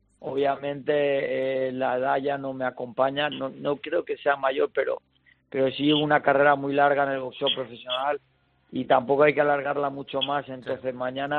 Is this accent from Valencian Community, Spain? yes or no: yes; Alicante, Valencian Community, Spain; yo siempre salí a pelear fuera de Alicante y siempre fui con las grandes peleas y siempre salí a buscar mis títulos fuera de mi casa.